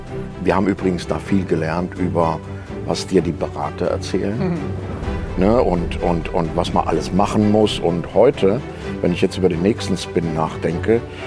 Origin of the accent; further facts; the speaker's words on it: Frankfurt, Hesse, Germany; Gut, ich bin ja geboren in Frankfurt.